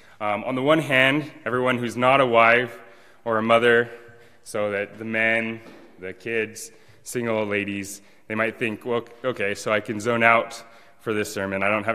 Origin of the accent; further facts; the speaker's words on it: Troy, Idaho, United States; I'm actually from Troy, which is even colder than Moscow.